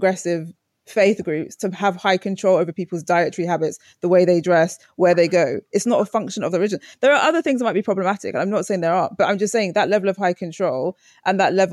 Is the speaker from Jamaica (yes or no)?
yes; Jamaica; I'm a Jamaican, I believe in Obia. I believe in spirits.